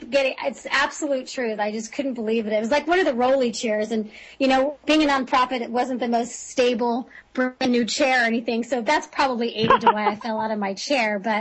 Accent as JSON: {"language": "English", "region": "Texas", "country": "United States", "said": "I believed, I'm from Texas, they're based in Texas, I thought it would be all Texas friendly"}